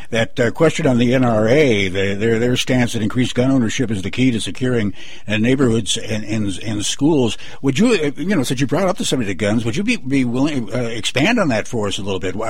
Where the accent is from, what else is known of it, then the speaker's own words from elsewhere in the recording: Texas, United States; You know, I'm from Texas, and here in Texas, we believe that God created men, but Sam Colt made him equal